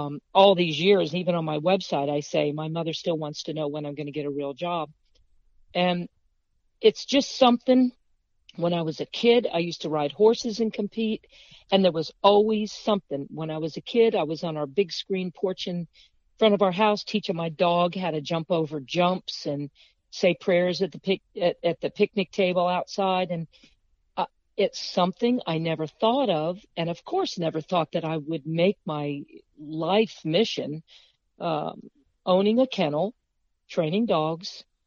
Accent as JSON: {"language": "English", "town": "Beaufort", "region": "South Carolina", "country": "United States", "tie": "born there", "lives_now": "Fredericksburg, United States", "said": "I'm in Virginia, Fredericksburg. Gotcha. And I was born in Beaufort, South Carolina."}